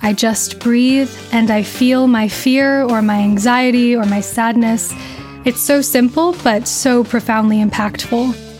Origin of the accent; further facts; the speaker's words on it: California, United States; I grew up in Southern California in Riverside County, which is on the ancestral homelands of the Kuya, Serrano, and Luseño people.